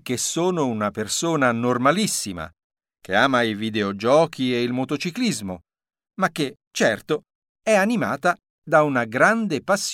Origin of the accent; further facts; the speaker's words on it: Tuscany, Italy; now in United States; Quello che più mi manca dell'Italia, in particolare della Toscana, è la famiglia e, stranamente, la semplice eleganza